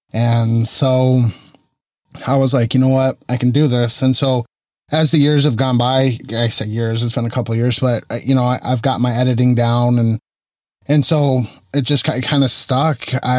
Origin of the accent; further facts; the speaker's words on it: Arizona, United States; now in California, United States; Not originally from California. I moved here in 2012, and I'm originally from Arizona.